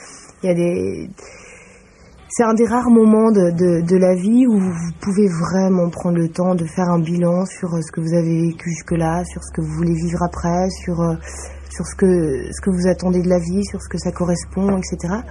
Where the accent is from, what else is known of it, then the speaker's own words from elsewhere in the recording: Marseille, Provence-Alpes-Côte d'Azur, France; je suis de Marseille pour ça